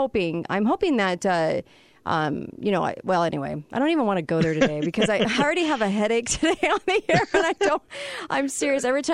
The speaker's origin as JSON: {"language": "English", "region": "California", "country": "United States", "said": "And see, I'm from California. I did not want to bring California with me. I actually came here for Utah."}